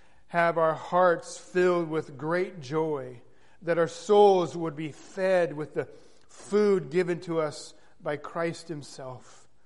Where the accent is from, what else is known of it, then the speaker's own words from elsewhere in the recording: Gilroy, California, United States; born there; I was born in Gilroy and rushed up to Stanford Research Hospital because of the severe health issues I had.